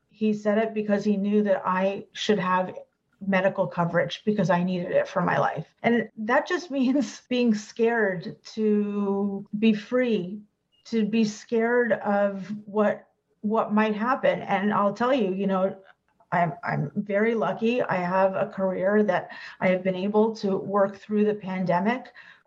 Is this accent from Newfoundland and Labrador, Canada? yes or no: no; Toronto, Ontario, Canada; I'm from Toronto